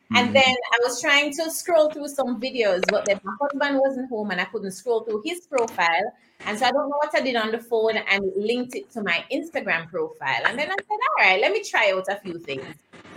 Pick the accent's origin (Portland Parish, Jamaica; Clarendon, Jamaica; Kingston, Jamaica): Clarendon, Jamaica; born there; I was born in Clarendon. I went to Hope Basic, then Waterton Primary, then Glenmere, then NCU, where I studied media.